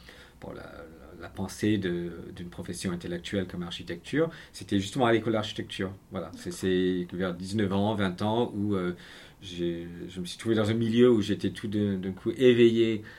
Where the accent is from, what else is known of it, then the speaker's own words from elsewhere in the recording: Montreal, Quebec, Canada; French is a second language; Je suis né à Montréal et grandi dans un milieu, on va dire, dans une province bilingue, même si j'étais dans ce qu'on appelle la communauté anglophone et ne parlais pas couramment le français à la maison du tout.